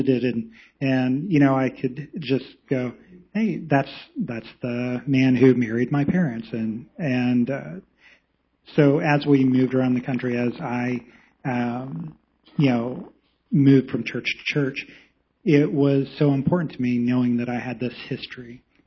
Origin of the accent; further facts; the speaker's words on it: Dallas, Texas, United States; So I'm from the Dallas area. My mom is Vicki, and she was one of the charter members here.